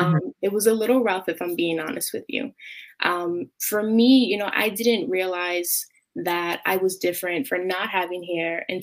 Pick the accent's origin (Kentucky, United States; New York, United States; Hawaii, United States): New York, United States; New York City; I was born and raised in New York City.